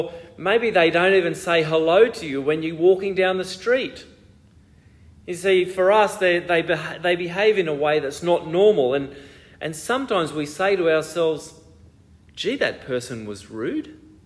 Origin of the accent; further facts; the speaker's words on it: Australia; also born or lived in Ecuador; many of you know that Corinne and I grew up to Dutch migrants. It meant that we grew up in Australia, but the culture we grew up in, while we felt it was Australian, there were many things about it that were Dutch.